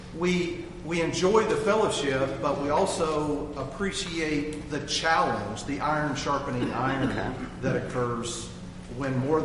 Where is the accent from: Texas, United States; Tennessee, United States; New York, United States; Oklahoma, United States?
Tennessee, United States; I mean, I'm from East Tennessee, and there's a whole lot of inbreeding there